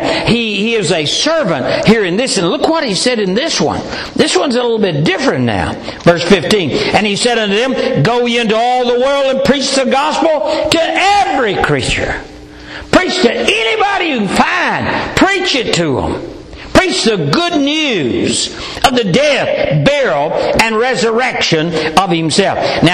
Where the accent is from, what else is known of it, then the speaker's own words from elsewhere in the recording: Tennessee, United States; Now, I know you think I'm from Tennessee, and all Baptist preachers in Tennessee handle snakes, I bet. But we don't.